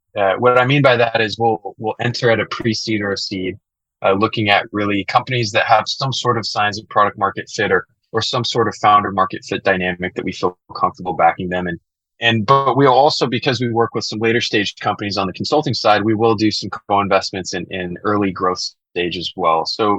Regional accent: El Paso, Texas, United States; You know, I grew up in El Paso, Texas, where you don't hear the words venture or capital very, very often

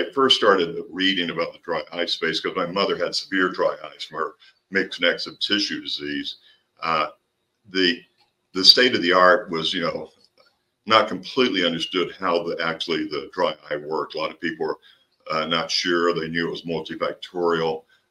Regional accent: Georgia, United States; So I was born and raised in the Okefenokee Swamp. So to say the least, it was a very unusual upbringing.

